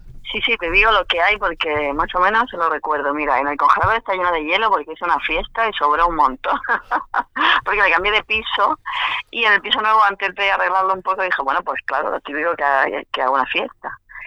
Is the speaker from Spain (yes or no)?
yes; Region of Murcia, Spain; yo soy murciana, ahora estoy viviendo en Murcia